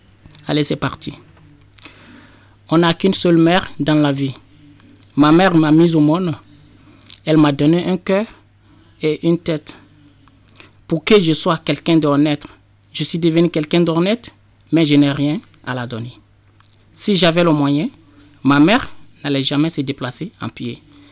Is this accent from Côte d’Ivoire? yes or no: yes; Côte d’Ivoire; also born or lived in Mali / Algeria / Libya / Italy; now in France; Je suis un Ivoirien, je suis parti de la Côte d'Ivoire en 2012 et je suis arrivé au Mali.